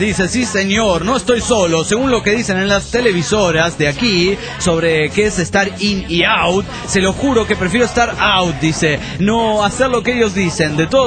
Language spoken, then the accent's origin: Spanish; Nezahualcóyotl, State of Mexico, Mexico; Les comento que yo de chico viví en Netzahualcóatl